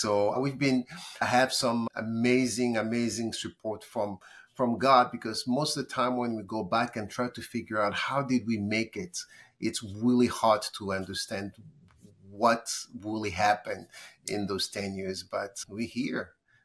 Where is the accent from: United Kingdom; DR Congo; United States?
DR Congo; I'm originally from the Congo, and the Congo is very vast.